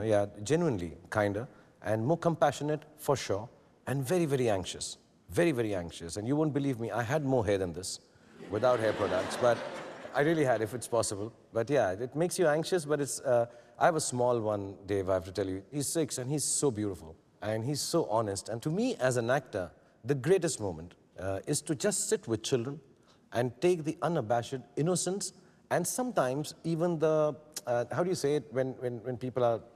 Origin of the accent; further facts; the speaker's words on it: Delhi, India; born there; Yeah, I was born in Delhi.